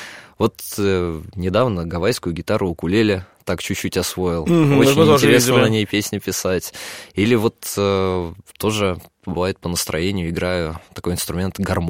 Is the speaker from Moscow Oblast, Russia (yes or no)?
yes; Klin, Moscow Oblast, Russia; Я сам родом из Клина.